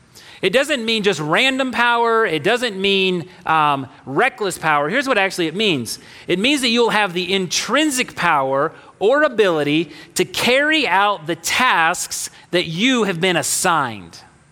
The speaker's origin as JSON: {"language": "English", "town": "Arlington", "region": "Texas", "country": "United States", "tie": "born or raised there", "said": "And I remember growing up in Arlington, Texas, I understood the end of playtime I'd be out riding my bike, playing with my friends in my neighborhood"}